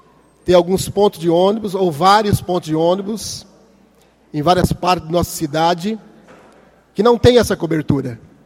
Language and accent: Portuguese; Sarandi, Brazil; born there; porque eu sou filho de Sarandi. Eu nasci em Sarandi.